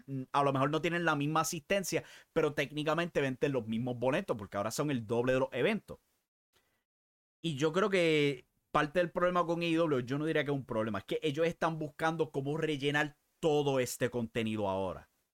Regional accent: Puerto Rico; porque pues somos puertorriqueños aquí y Puerto Rico se destaca por la lucha libre extrema

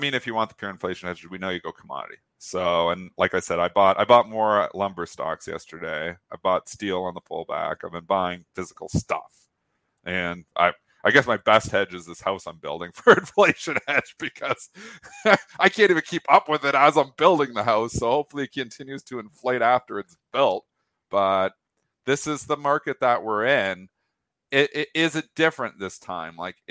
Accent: Canada; it's called Canfor in Canada because I'm Canadian

